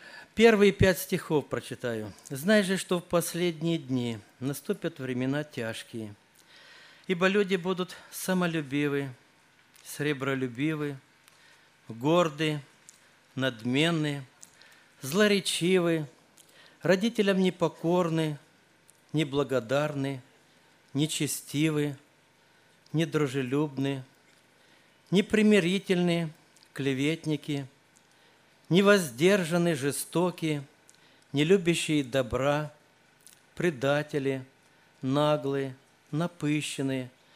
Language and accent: Russian; Kislovodsk, Stavropol Krai, Russia; я из Кисловодска, служение пресвитерское несу.